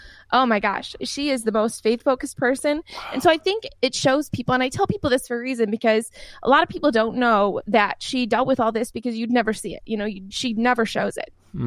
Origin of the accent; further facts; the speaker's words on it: Detroit, Michigan, United States; born there; Born in Detroit, my family now lives in Grand Rapids, so on the west side of Michigan.